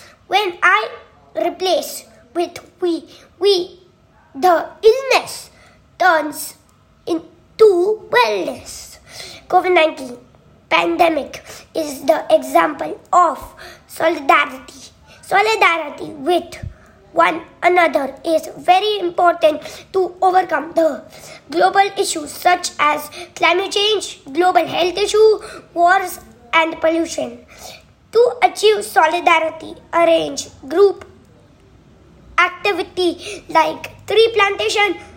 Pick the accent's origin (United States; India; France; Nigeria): India; I'm a grade 1 student from Center Point, Katul, Nagpur. I am from India.